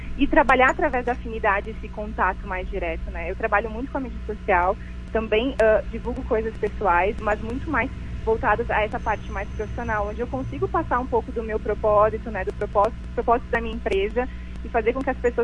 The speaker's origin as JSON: {"language": "Portuguese", "town": "Flores da Cunha", "region": "Rio Grande do Sul", "country": "Brazil", "tie": "born or raised there", "lives_now": "Caxias do Sul, Brazil", "said": "Eu sou natural de Flores da Cunha, né? Eu estou em Caxias faz um ano e meio, mais ou menos."}